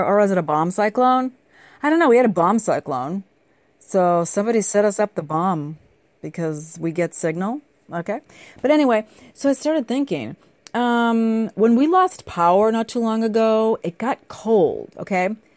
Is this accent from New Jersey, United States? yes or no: no; Boston, Massachusetts, United States; accent: Boston; I explained where I was from Boston. They knew from my accent anyway.